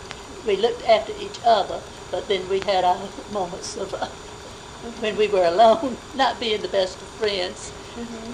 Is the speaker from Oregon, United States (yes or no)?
no; North Carolina, United States; In Edgecombe County, North Carolina.